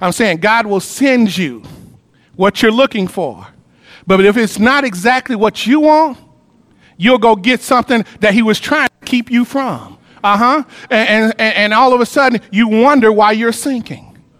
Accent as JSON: {"language": "English", "town": "Wellston", "region": "Missouri", "country": "United States", "tie": "born or raised there", "said": "I'm so glad I was raised in Wellston. Harlem in New York terms."}